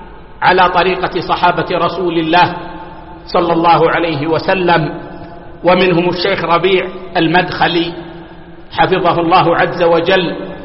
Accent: Saudi Arabia; بلادنا السعودية

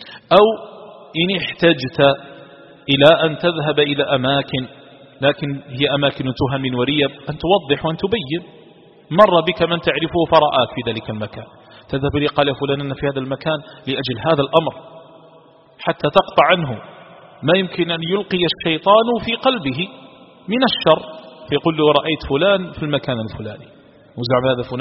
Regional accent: Algeria

